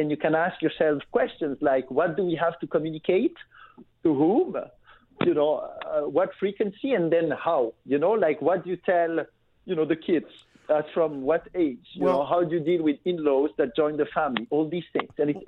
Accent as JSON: {"language": "English", "country": "Belgium", "tie": "born or raised there", "said": "I'm originally from Belgium. I grew up in Belgium, and I'm sort of a next generation member of a Belgian family business."}